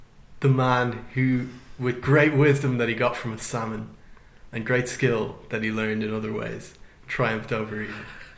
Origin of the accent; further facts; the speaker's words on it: Ireland; Because, firstly, we're all Irish.